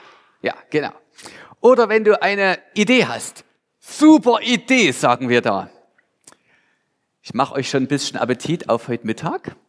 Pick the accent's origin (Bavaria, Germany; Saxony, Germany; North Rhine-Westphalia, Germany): Saxony, Germany; Rodewisch; weil Familie Galle ist, ja, vor ein paar Monaten nach Rodewisch gezogen, wo ich herkomme.